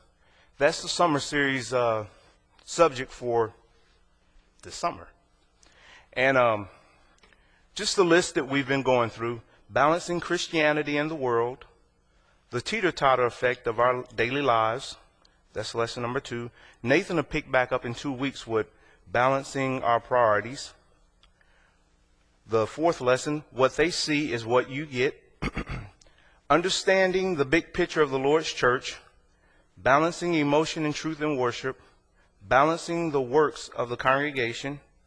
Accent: Kentucky, United States; I'm from Kentucky.

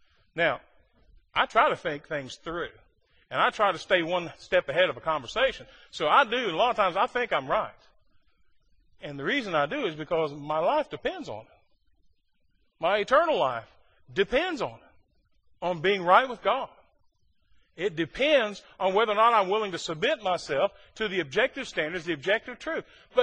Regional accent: West Virginia, United States; You call me hillbilly because I'm from West Virginia

